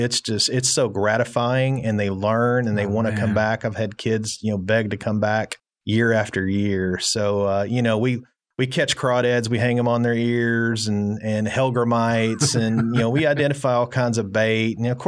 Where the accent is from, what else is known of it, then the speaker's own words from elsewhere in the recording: Arkansas, United States; I'm partial to it, obviously, because I grew up on the Kings River.